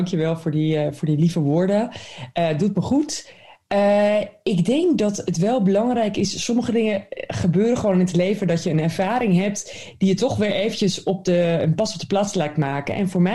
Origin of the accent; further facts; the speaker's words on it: Netherlands; ik zou wel willen bijdragen aan het land waar ik vandaan kom, Nederland